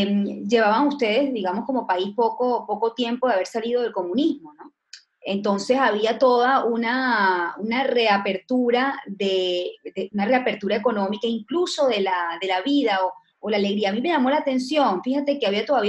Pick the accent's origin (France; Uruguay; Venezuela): Venezuela; born there; tanto mi papá, que es húngaro, y yo, que nací en Venezuela, pero tengo ciudadanía húngara y crecí en un ambiente muy húngaro